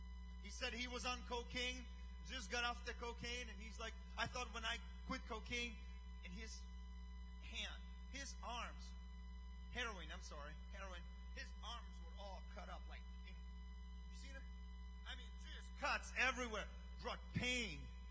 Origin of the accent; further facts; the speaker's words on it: Ukraine; accent: accent; English is a second language; And I told him we were on the opposite side of the globe. That's where we came from. I'm from Ukraine.